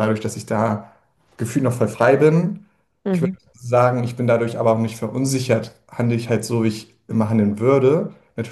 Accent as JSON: {"language": "German", "town": "Kiel", "region": "Schleswig-Holstein", "country": "Germany", "said": "ich komme aus Kiel, das ist direkt an der Ostsee und wir haben die Förde hier direkt in der Nähe"}